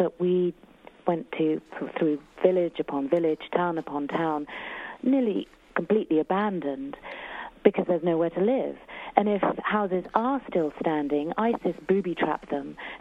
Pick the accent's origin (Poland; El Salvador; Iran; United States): Iran; I am originally Iranian. I was born in Iran.